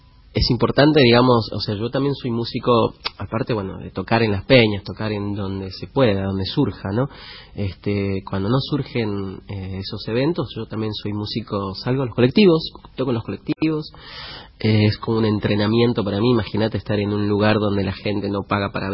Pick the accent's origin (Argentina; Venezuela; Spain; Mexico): Argentina; San Salvador de Jujuy, Jujuy; also born or lived in La Puna; Yo nací en San Salvador de Jujuy. Mi madre es de La Puna, ¿no? De Abrapampa. Y bueno, mi padre de Humahuaca. Humahuaqueño y bueno, de chico me crié también en La Puna, ¿no? Con mi abuela